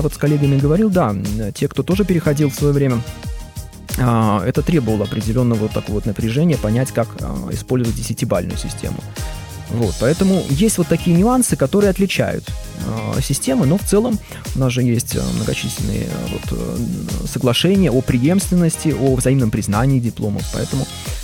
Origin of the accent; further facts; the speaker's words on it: Russia; now in Belarus; вот я как преподаватель из России, понятное дело, не владею в достаточной степени белорусским языком.